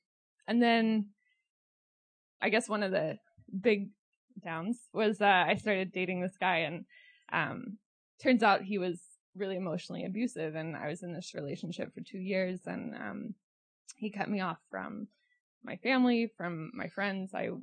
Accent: Nacogdoches, Texas, United States; now in Austin, United States; So I'm from Nacogdoches, Texas. There's a few fellow East Texans here. I grew up, I was born and raised there.

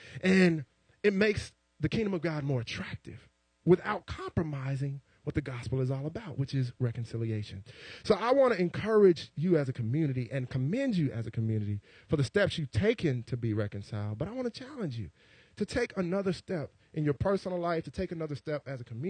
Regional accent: United States; And growing up in America, trying to be a preacher's kid, and everybody saying PKs, you know, wild and crazy

